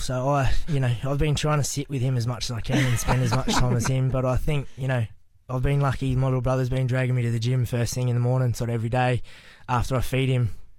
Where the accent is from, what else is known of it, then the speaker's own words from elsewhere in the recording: Gold Coast, Queensland, Australia; Yeah, I'm from the Gold Coast, and Northern New South Wales is where most of my family is